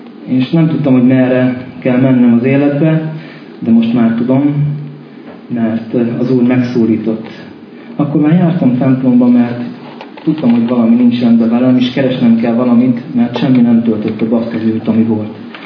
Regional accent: Zakarpattia Oblast, Ukraine; moved away as an adult; now in Hungary; Én 37 éves vagyok, Kárpátalján születtem Ukrajnába

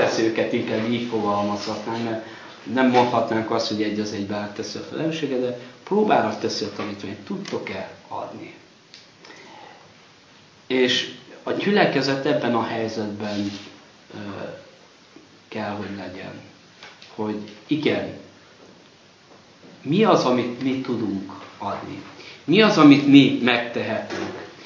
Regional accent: Miskolc, Borsod-Abaúj-Zemplén, Hungary; egy nagyobb városban, mint például Miskolc, ahonnan jövök

